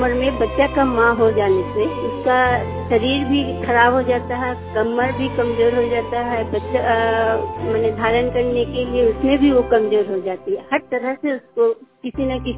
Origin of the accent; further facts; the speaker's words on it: Digha, India; मेरा गांव का नाम दीघा है, ब्लॉक है घाट जिला।